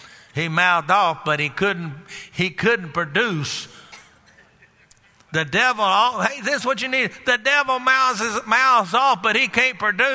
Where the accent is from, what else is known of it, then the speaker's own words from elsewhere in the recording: Texas, United States; I come from Texas. We say I ain't in Texas.